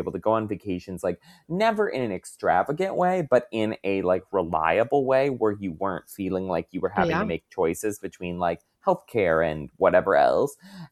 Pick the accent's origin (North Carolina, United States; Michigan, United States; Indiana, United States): Michigan, United States; it did for a while create, like, a really nice, robust middle class, especially growing up in Michigan.